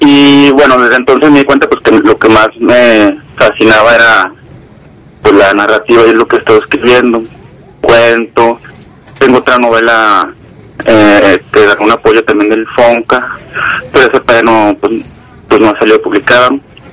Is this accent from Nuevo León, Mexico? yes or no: no; Torreón, Coahuila, Mexico; also born or lived in Mexico City / San Luis Potosí; yo soy de Torreón, Coahuila. Aquí nací y aquí he vivido pues casi todos mis 30 años. Alguna vez estuve viviendo en el DF, en San Luis, pero pues básicamente la mayor parte de mi vida he estado aquí, en Torreón.